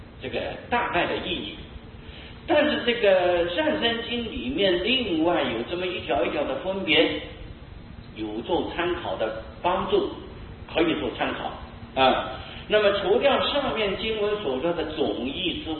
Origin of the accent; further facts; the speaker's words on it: Taiwan; 我们本身台湾人有一句话